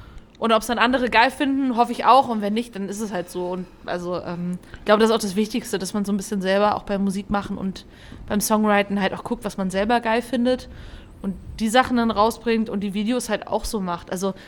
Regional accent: Fulda, Hesse, Germany; ich komme ja aus Fulda.

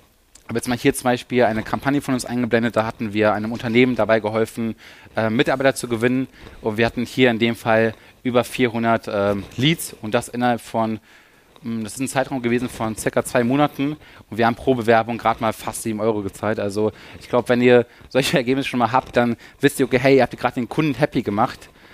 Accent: Lower Saxony, Germany; wir kommen aus der Nähe von Hannover

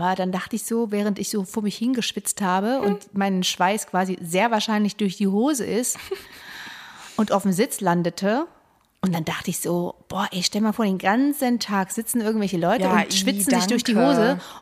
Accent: Germany; Ich sag jetzt mal, ich als Deutsche würde mir jetzt eine Bockwurst nehmen.

